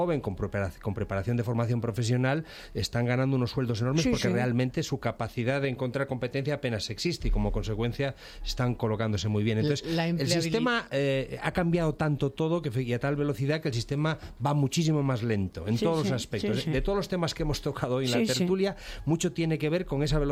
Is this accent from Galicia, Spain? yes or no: yes; Galicia, Spain; y yo soy gallego